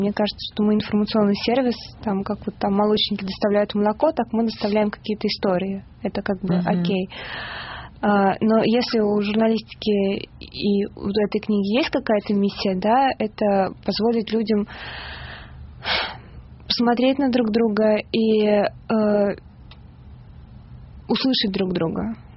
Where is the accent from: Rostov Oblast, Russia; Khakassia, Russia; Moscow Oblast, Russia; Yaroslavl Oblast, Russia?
Yaroslavl Oblast, Russia; Yaroslavl; now in Moscow, Russia; Я сама не москвичка, понаехала из Ярославля.